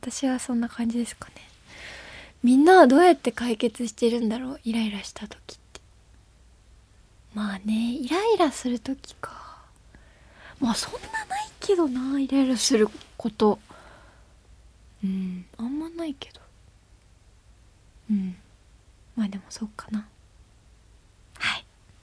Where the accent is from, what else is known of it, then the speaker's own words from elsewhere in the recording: Belgium; Japanese is a second language; ベルギーから参りました